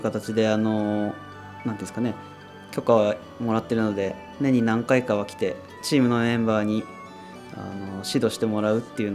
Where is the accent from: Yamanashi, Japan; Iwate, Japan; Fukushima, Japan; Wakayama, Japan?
Fukushima, Japan; Aizu; 学生時代から東京で会津に帰るっていうのは東京にいた時からずっと話してましたので、